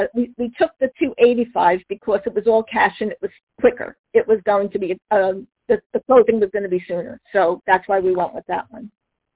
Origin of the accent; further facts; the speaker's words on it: New Jersey, United States; because I come from North Jersey and I have a lot of friends and family who I can help out that way.